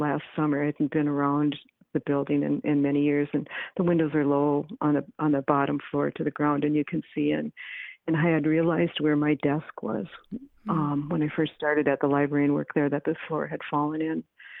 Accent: Superior, Wisconsin, United States; It was that I got to learn about my hometown in depth.

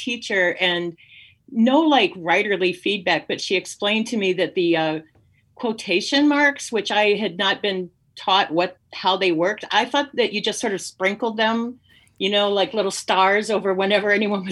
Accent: Wisconsin, United States; But it was because I grew up in Southwest Wisconsin on a little farm and had no access to books whatsoever.

